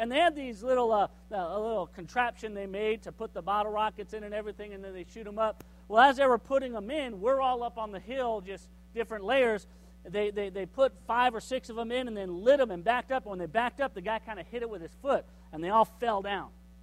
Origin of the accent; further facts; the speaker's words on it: Southern United States, United States; also born or lived in Arkansas; I'm from the South, so, you know, we do. I don't know what y'all do up north, but in the South, anything that can burn and blow up is a firework